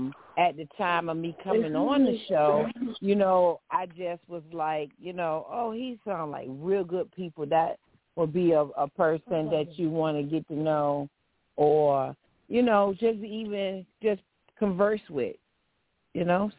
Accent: Virginia, United States; Well, I'm from VA, from the Seven Cities.

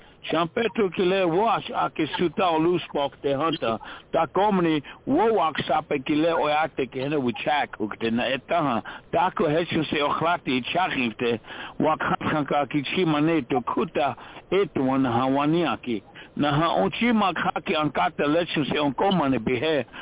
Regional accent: South Dakota, United States; I'm a Lakota from the Pine Ridge Indian Reservation here.

